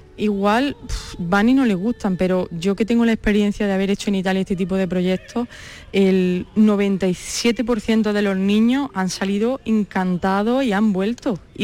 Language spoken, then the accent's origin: Spanish; Jaén, Andalusia, Spain; los que somos de Jaén nos duele mucho no poder cantar en nuestra tierra.